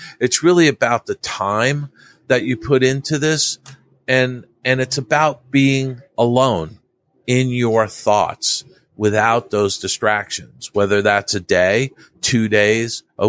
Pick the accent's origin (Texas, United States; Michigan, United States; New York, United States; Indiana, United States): New York, United States; Long Island; I grew up on Long Island in New York.